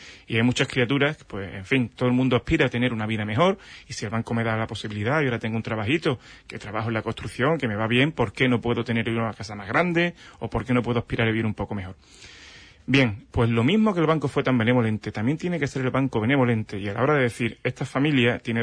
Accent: Punta Umbría, Andalusia, Spain; yo vengo de donde usted ha nombrado antes, que yo soy concejal de Punta Umbría.

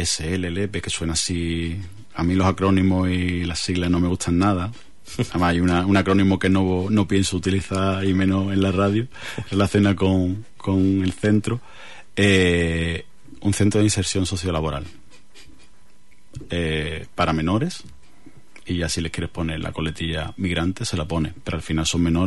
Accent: Cádiz, Andalusia, Spain; yo soy de Cádiz, y bueno, a lo mejor ciertas carreras sociales no existían en la facultad

